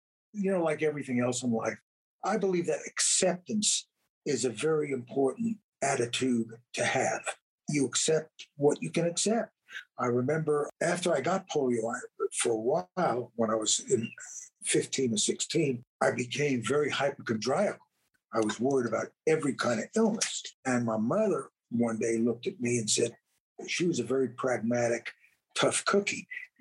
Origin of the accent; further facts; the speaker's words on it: New York, United States; accent: New York; they bullied me because I was a kid from New York with my accent and I had never been in the South before.